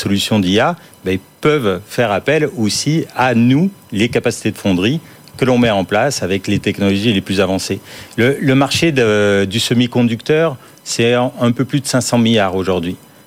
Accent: France; nous, en tant que Français

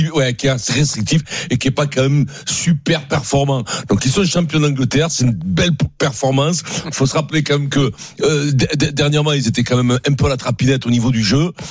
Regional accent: Paris, Île-de-France, France

